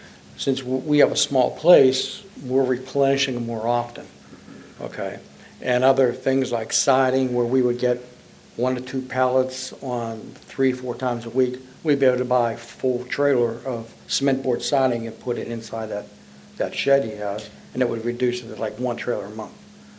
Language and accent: English; Monroeville, Pennsylvania, United States; I'm from Monroeville, Pennsylvania, and I work for Quality Roofing Supply.